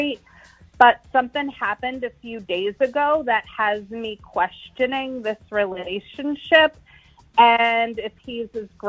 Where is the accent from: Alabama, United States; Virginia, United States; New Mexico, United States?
Virginia, United States; Newport News; Hey, guys. … from Newport News.